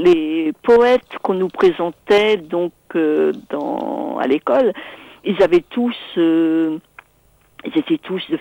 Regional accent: Brittany, France; accent: Vannetais Breton; Oui, je suis bretonne de naissance, dans la mesure où ma grand-mère ne parlait pas du tout français. Elle ne parlait que le breton, et donc j'ai appris comme ça, voilà. Donc c'est un breton... à la limite Morbihan-Finistère

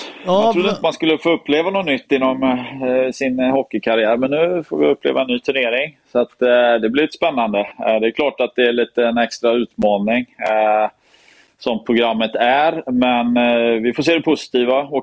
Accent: Åre, Jämtland County, Sweden; born there; Jag är ju född i Åre. Jag har en mamma som är från Stockholm, så jag är halva släkten därifrån. Pappa är uppvuxen i Kungsbacka, så att, och bott i Göteborg i, vad det nu är, över 20 år.

